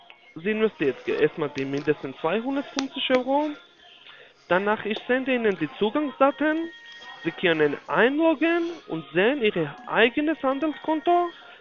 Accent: Poland; German is a second language; Nee, ist falsch. Ich komme aus Polen.

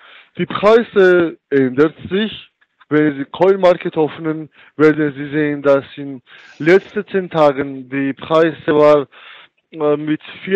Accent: Chicago, Illinois, United States; German is a second language; moved away as an adult; now in Germany; Von Nordamerika, ich komme aus Chicago.

